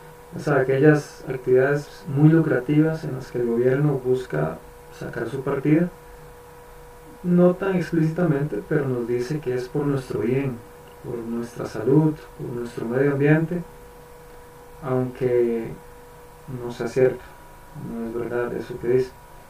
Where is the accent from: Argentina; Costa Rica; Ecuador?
Costa Rica; soy de Costa Rica.